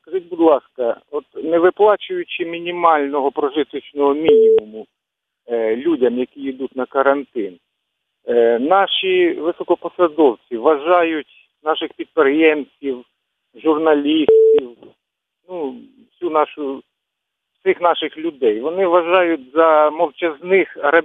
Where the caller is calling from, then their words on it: Poltava, Poltava Oblast, Ukraine; А Полтава